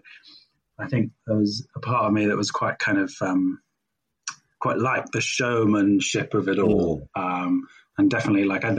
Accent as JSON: {"language": "English", "region": "South East England", "country": "United Kingdom", "tie": "born or raised there", "said": "I grew up in Sussex, really."}